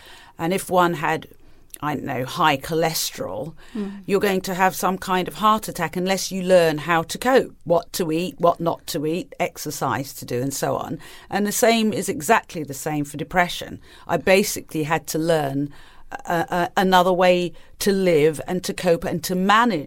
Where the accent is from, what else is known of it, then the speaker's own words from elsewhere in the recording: East of England, United Kingdom; also born or lived in Tanzania; when I was growing up in England and in Tanzania and then in Norfolk, there were no other families of colour around.